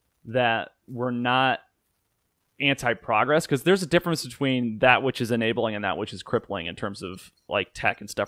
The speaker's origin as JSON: {"language": "English", "town": "Bloomington", "region": "Illinois", "country": "United States", "tie": "born or raised there", "said": "Yeah, man, I grew up in Bloomington, Illinois, so I know what the fuck kick the can is"}